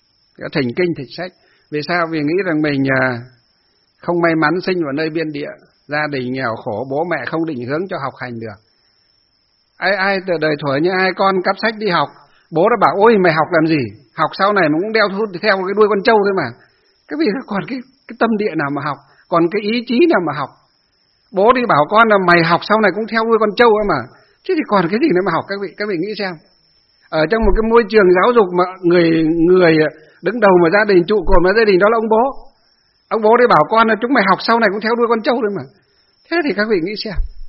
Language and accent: Vietnamese; Hòa Bình, Vietnam; Kể bây giờ chúng tôi về ở trong quê hương chúng tôi, ở trong Lương Sơn hay trong Kim Bôi Hòa Bình, những ngày xưa họ chẳng biết gì Phật Pháp cả